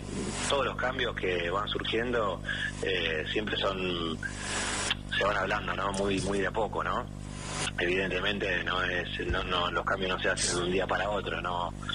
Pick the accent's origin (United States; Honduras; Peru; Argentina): Argentina; now in Barcelona, Spain; soy argentino y vivo en Barcelona hace 13 años.